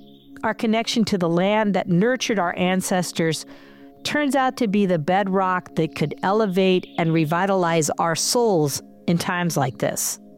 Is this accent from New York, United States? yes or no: no; Carroll, Iowa, United States; donate to a community garden in my hometown of Carroll.